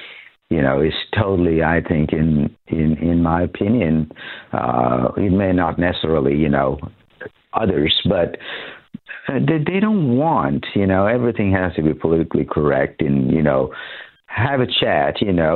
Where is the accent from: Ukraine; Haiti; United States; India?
India; I grew up in India, you know, in a very strong culture that respects, you know, people older, you know, elders.